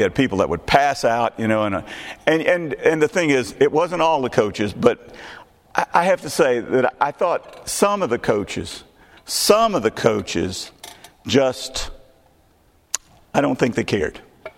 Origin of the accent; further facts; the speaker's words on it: Texas, United States; You know, near my hometown, there's a place called Rogers, Texas.